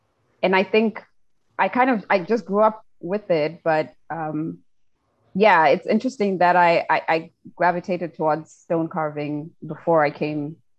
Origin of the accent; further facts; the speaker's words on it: Zimbabwe; I was born and raised in Zimbabwe